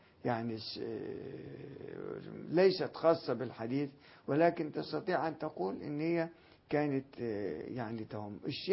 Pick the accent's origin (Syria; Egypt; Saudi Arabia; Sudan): Egypt; Faiyum Governorate; أنا جئت من الفيوم إلى القاهرة للدراسة في الأزهر